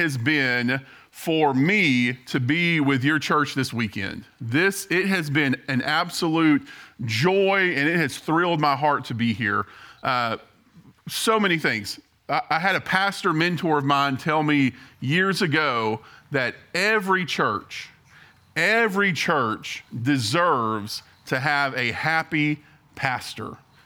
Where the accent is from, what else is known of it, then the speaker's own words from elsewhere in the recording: Hawley, Texas, United States; I grew up in Hawley, right outside of Abilene, and Hawley's about 600 people.